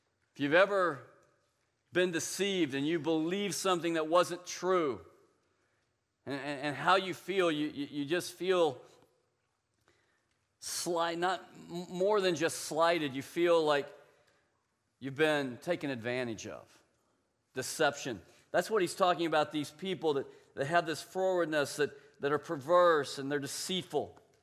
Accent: Tulsa, Oklahoma, United States; I grew up in Tulsa, Oklahoma, the Babylon of religion.

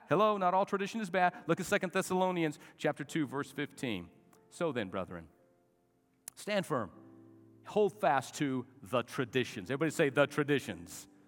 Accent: Albuquerque, New Mexico, United States; I was raised in Albuquerque.

